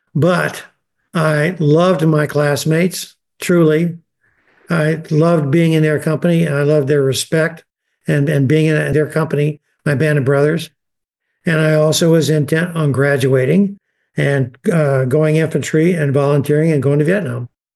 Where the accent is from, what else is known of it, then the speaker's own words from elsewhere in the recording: the South, United States; accent: none; Southern families, first generation off the farm, in both cases from my parents, but I am a Southerner without an accent because I'm an Army brat. So as an Army brat, I grew up in the Army.